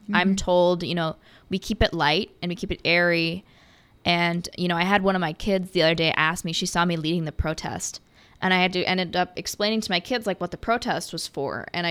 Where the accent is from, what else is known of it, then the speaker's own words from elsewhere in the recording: Madison, Wisconsin, United States; growing up in Madison, at least for me, I've kind of grown up in this blue bubble